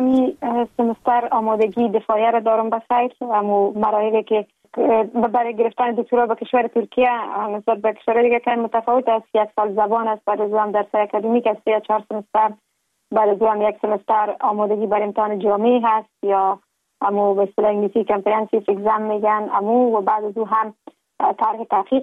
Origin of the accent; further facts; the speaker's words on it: Kabul, Afghanistan; born there; در شهر کابل متولد شدیم،